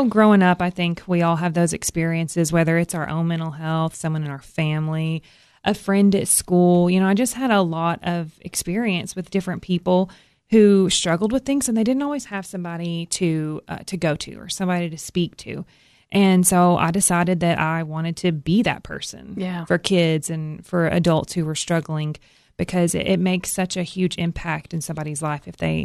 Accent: Cookeville, Tennessee, United States; So I was born and raised in Cookeville. I have never lived anywhere else. I graduated high school from Cookeville High School.

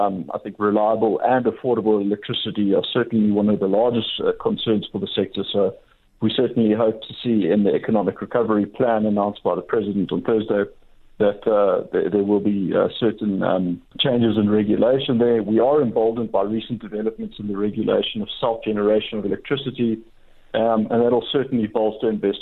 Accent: South Africa; So as a South African, I'm optimistic, I'm cautiously optimistic

